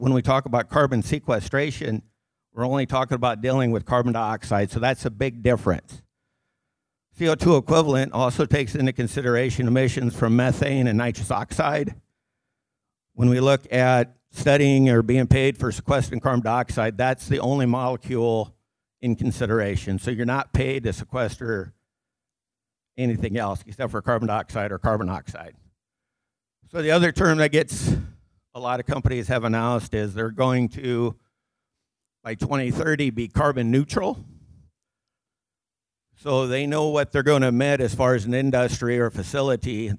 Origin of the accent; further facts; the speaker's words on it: Wisner, Nebraska, United States; I'm from Wisner, born and raised, grew up there, attended Wisner Pilger.